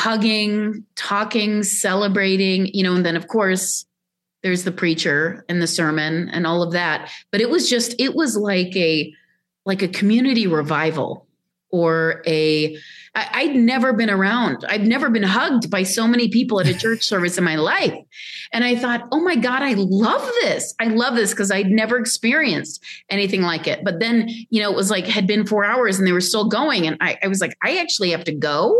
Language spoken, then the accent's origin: English; Pakistan; When I grew up in Pakistan, you know, I've told people that my memory as a child is I was awoken every morning by the call to prayer at dawn.